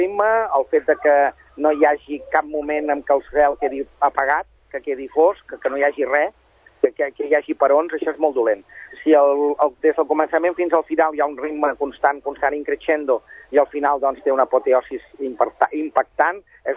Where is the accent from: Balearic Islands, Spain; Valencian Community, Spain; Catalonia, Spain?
Catalonia, Spain; Sabadell; som de Sabadell, som d'aquí